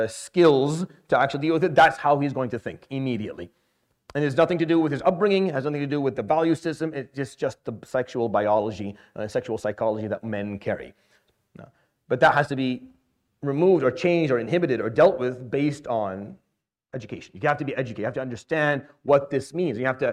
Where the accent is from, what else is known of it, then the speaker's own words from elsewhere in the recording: Saudi Arabia; I grew up in Saudi. It doesn't work.